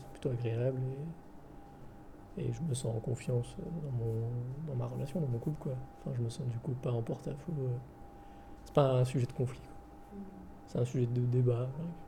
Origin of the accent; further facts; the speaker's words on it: Morocco; parce que je suis marocain, totalement.